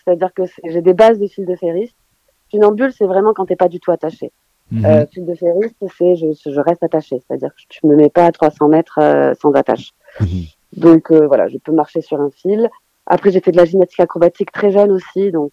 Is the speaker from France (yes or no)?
no; Bosnia & Herzegovina; Je suis croate de Bosnie-Herzégovine.